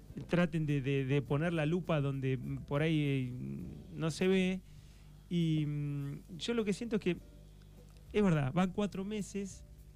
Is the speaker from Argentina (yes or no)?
yes; Argentina; esa grieta nos va a unir como argentinos